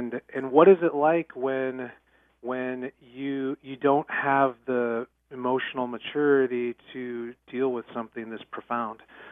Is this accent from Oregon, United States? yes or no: no; Cedar Rapids, Iowa, United States; now in Decorah, United States; I grew up in Cedar Rapids. I now live in Decorah, Iowa